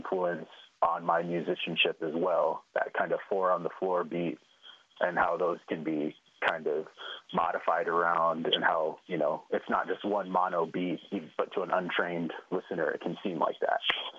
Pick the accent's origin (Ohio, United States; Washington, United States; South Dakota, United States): South Dakota, United States; Eagle Butte; Yeah, I'm from … Lakota, and I'm from Eagle Butte, South Dakota, Cheyenne River represent.